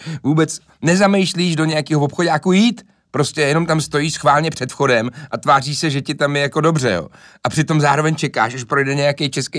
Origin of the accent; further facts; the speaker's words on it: Karlovy Vary, Karlovy Vary Region, Czechia; also born or lived in Aš; Narodil jsem se v roce 94 v Aši, nicméně z Aše si nepamatuju v podstatě ani hovno, protože do Varů jsme se přestěhovali, když mi bylo zhruba rok.